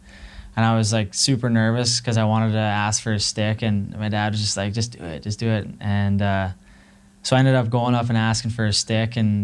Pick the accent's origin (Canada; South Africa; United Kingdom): Canada; Prince Albert, Saskatchewan; Yeah, we grew up in Prince Albert, and there was tons of holes in the walls.